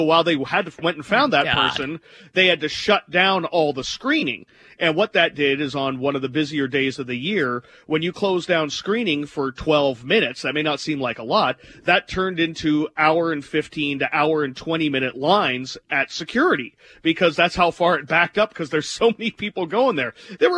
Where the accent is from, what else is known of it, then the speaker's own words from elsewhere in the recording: Minnesota, United States; the snow you got growing up in Minnesota is much different than the snow you get here, just like it is in Denver or Montana.